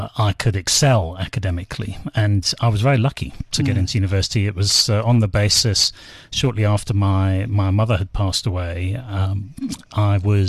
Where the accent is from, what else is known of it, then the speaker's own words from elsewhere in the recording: United Kingdom; moved away as an adult; now in South Africa; I'm a bit of an imposter in South Africa, perhaps from my accent. Your listeners will be able to tell that I'm originally from the UK. Mm. I've been in South Africa for 20 years